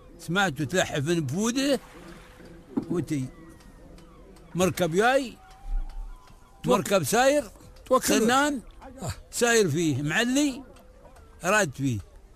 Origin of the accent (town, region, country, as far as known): United Arab Emirates